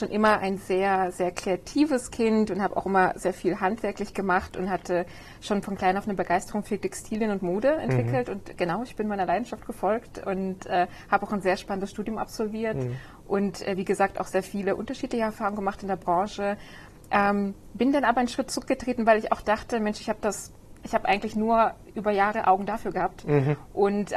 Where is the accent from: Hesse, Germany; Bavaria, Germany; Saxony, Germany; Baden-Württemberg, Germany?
Baden-Württemberg, Germany; Stutensee; Stutensee-Büchig, das ist ein kleiner Vorort bei Karlsruhe.